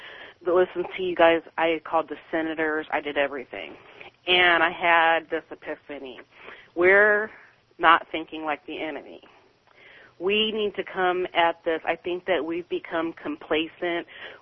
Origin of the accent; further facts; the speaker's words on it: Washington, United States; And I'm from Washington, but people in New York should be mad that Maria Cantwell.